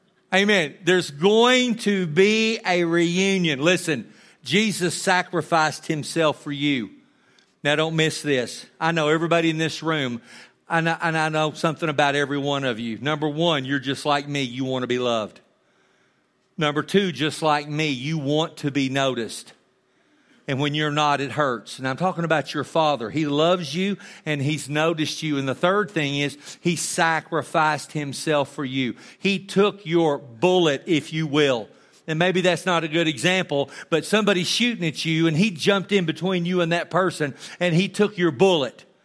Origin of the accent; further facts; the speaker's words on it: Amarillo, Texas, United States; Listen, I grew up in Amarillo, Texas. I lived at 2722 Nebraska Street.